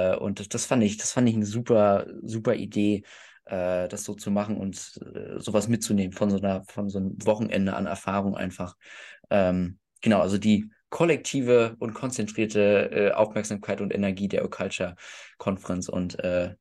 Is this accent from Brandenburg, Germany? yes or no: yes; Brandenburg, Germany; Also ich sage immer, ich bin aus Berlin, aber ich bin so ein bisschen aus, nördlich von Berlin auf dem Kuhdorf, wo man noch Kühe schubst.